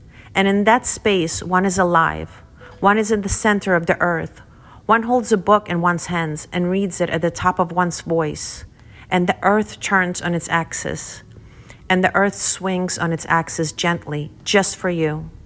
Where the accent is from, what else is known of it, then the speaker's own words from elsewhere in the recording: Kyiv, Ukraine; As a child growing up in Kyiv, I traveled to the Black Sea with my parents, but never to Odessa.